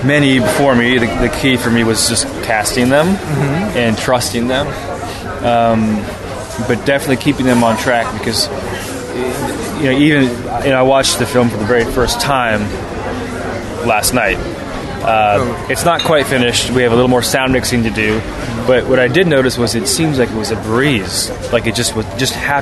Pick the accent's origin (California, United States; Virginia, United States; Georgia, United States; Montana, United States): Virginia, United States; I grew up just outside Washington, D.C., in the suburbs of Virginia, and it was a big part of my youth.